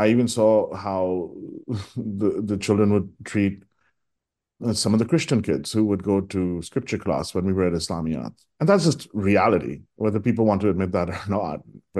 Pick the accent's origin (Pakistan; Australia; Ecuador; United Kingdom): Pakistan; Karachi, Sindh; moved away; since I was 5, 6 years old, since I was a Shia growing up in Karachi